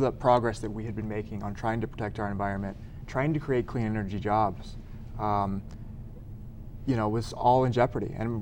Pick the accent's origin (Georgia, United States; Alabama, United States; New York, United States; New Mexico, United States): New Mexico, United States; Sunland Park; So I grew up on the Texas-New Mexico border, down near Sunland Park, about a mile from the Sunland Park racetrack.